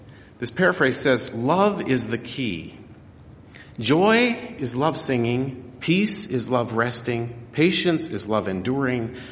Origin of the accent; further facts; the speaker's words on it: Big Timber, Montana, United States; in my hometown of Big Timber, I know half of the people